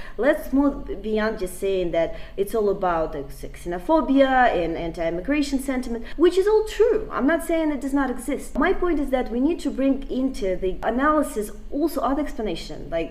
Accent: Russia; and I'm from Russia

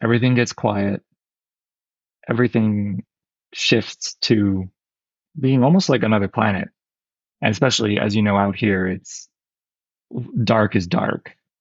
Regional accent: Canada; now in United Kingdom; when we grew up in Canada … was really not a common name.

